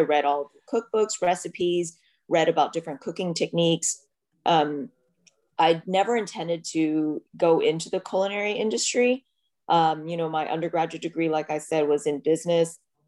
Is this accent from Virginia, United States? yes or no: no; Houston, Texas, United States; I grew up mostly in Houston. My father's work took him to Houston. So I would say I'm pretty much a Texas girl. Raised in Houston